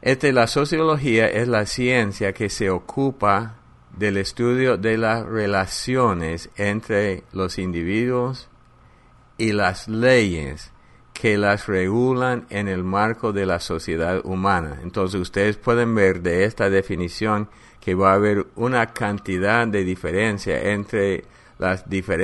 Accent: Texas, United States; also born or lived in New Mexico; Yo soy de Texas, pero nací en el estado de Nuevo México.

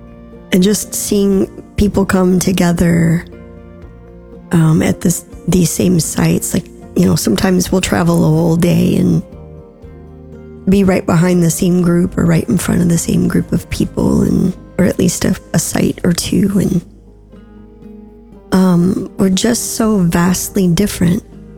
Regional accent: United States; being here as an American

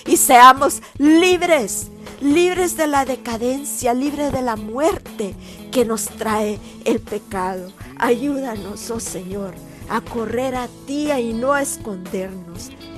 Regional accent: Nicaragua; sobre todo mi tierra natal, Nicaragua

